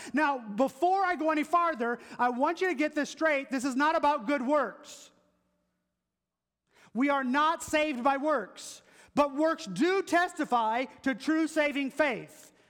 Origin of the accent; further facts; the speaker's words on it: the South, United States; My grandfather was a Pentecostal pastor for 3 years, and I grew up in the South